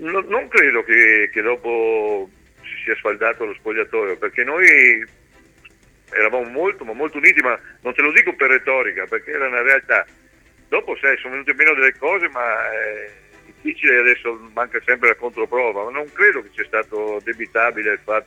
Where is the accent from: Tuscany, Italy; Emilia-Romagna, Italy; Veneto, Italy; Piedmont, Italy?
Veneto, Italy; Lo sai, noi ci conosciamo poco, ma essendo un veneto sono anche molto sincero e schietto.